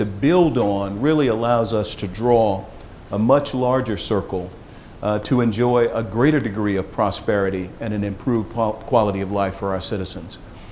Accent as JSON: {"language": "English", "region": "Arkansas", "country": "United States", "tie": "born or raised there", "said": "Arkansas is my home state, and I used to work at Arkansas State University."}